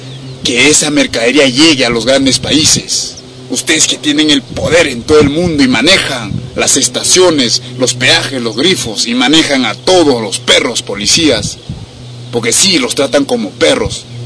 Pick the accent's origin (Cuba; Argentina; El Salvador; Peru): Peru; Huancayo, Junín; verán acá en mi lugar, mi tierra natal, Huancayo.